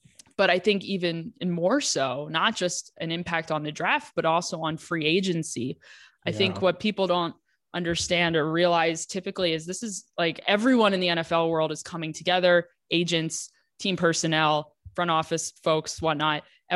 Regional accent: Philadelphia, Pennsylvania, United States; I'm from the Philadelphia area. Yuengling is a big Pennsylvania beer.

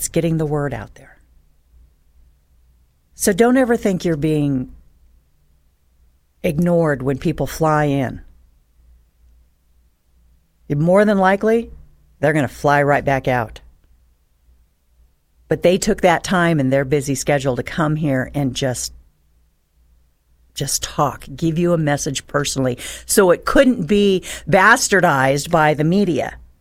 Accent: Reno, Nevada, United States; You know, I'm a podunk from Reno, so yeah, I was back and forth in between.

